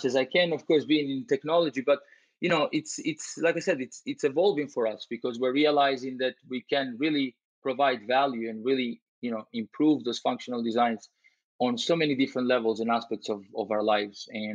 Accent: Italy; also born or lived in Albania; Well, I was born in Albania originally, but I did grow up in Italy because I lived there for 11 years.

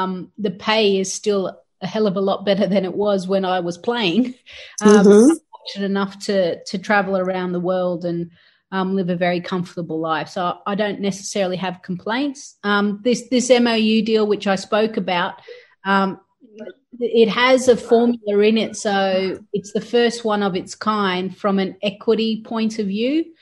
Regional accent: Pune, Maharashtra, India; born there; accent: Australian; I was born in Pune. I was actually adopted.

